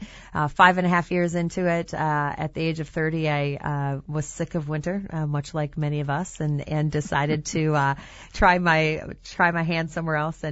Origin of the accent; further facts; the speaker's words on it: Wisconsin, United States; Because even though I'm from Wisconsin, I had never been here to the Fox Cities area.